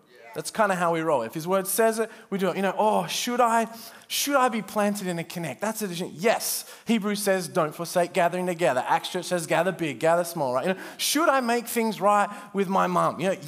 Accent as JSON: {"language": "English", "town": "Perth", "region": "Western Australia", "country": "Australia", "tie": "born or raised there", "also_born_or_lived": "Cambodia", "said": "we grew up here in Perth. And for those of you that don't know, my wife and I, we spent just under 6 years in Cambodia."}